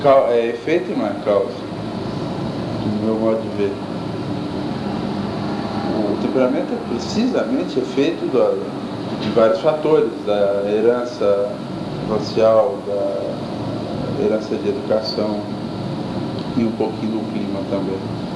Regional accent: São Paulo, Brazil; Falo um pouco como paulista que conhece superficialmente o trabalho em outras regiões do Brasil.

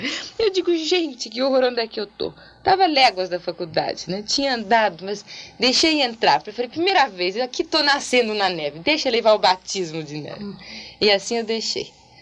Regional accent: Brazil; now in Spain; Como boa brasileira, nunca tinha visto a neve. Então, eu fui para a Espanha com uma bolsa de estudos e cheguei na Espanha em agosto.

